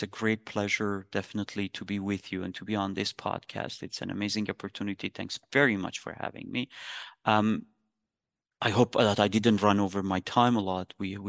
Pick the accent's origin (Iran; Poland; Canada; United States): Iran; English is a second language; moved away; I have not been back in my hometown for the last more than 20 years right now. My dad passed away, and I couldn't be with him at his last moments at that time because of the situation in Iran.